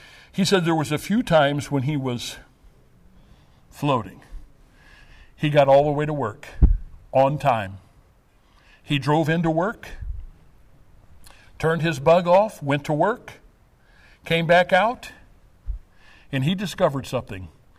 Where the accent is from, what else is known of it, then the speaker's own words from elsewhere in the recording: Illinois, United States; up in southwestern Illinois, along the Illinois, Mississippi, Missouri, where they come together. I grew up in the Bluffs.